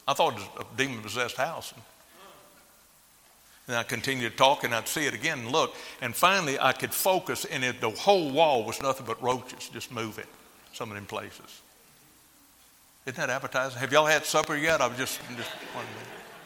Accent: Louisiana, United States; So I'm actually full-blooded Cajun out of Louisiana.

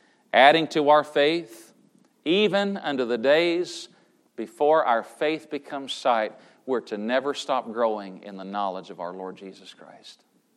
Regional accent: United States; It's so hurtful as an American to see what's going on in our country.

